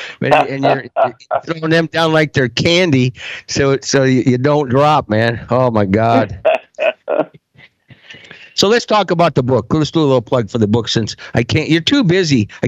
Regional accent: Iowa, United States; I'm from Iowa. We do things slowly.

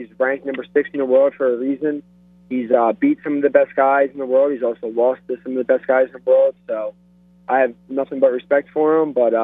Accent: Philadelphia, Pennsylvania, United States; Yeah, Fox Chase, Burham area, yep.

